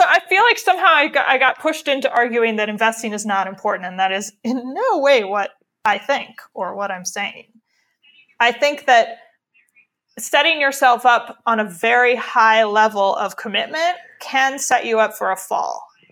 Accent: Midwest, United States; So we are not Hindu, let me just say that. We are white people from the Midwest.

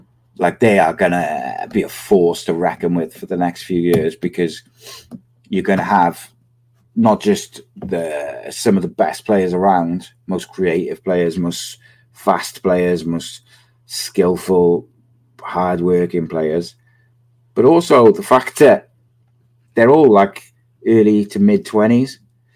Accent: Wales, United Kingdom; I said the other day, like as a Welshman, the thought of England having a midfield of Declan Rice, Kobbie Mainoo and Bellingham it makes me feel sick

